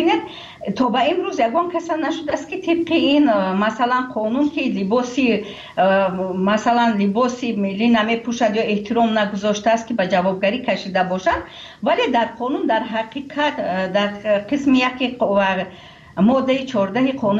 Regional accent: Tajikistan; ما ملت تاجیک هستیم، ما ملت فرهنگ سالار و تاجاور و تاجدار هستیم

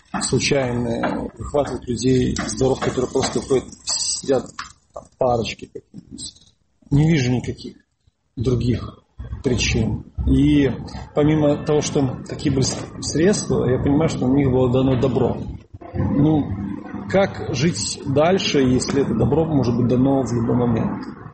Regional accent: Belarus; Наши, вот я просто говорю, белорусы – это топчик нации сейчас.

